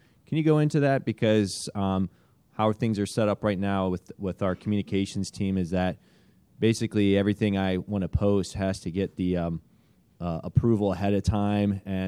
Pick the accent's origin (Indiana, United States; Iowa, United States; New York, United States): Indiana, United States; I'm from Indiana.